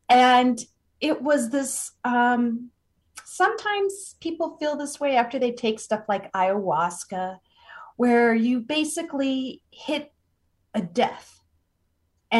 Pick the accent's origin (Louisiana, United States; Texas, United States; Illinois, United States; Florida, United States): Louisiana, United States; New Orleans; Yes. I'm from New Orleans.